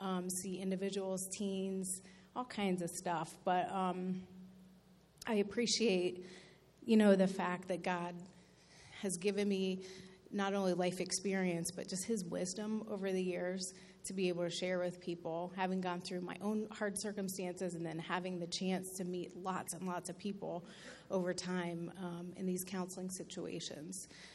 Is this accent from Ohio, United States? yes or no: yes; Columbus, Ohio, United States; now in Western New York, United States; I'm from Columbus, Ohio, and I've lived here in Western New York about 10 years.